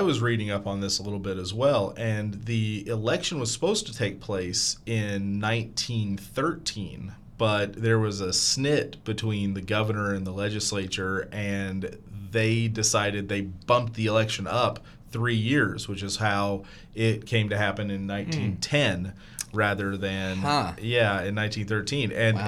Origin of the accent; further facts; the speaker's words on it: Oklahoma, United States; Because I grew up in Oklahoma, and for a long time, like a lot of kids who grew up in Oklahoma, I was like, oh, Oklahoma.